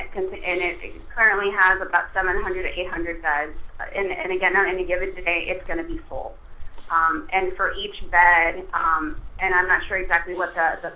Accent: Chile; And I'm from Chile.

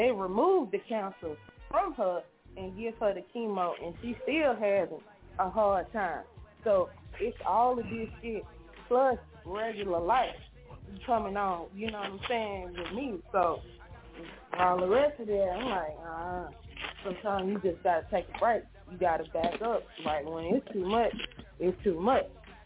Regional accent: the South, United States; I am from the South. So I will listen to stuff that's from the South.

